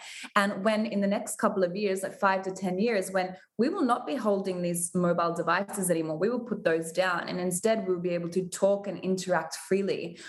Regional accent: Stockholm, Stockholm County, Sweden; You know, we're from Stockholm, we're from Sweden.

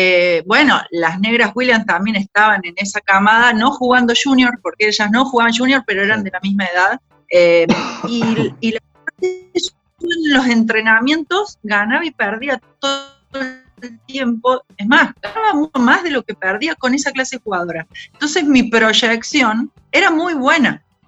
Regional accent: Córdoba, Argentina; accent: cordobés; yo soy muy cordobesa, mi tonada me puede

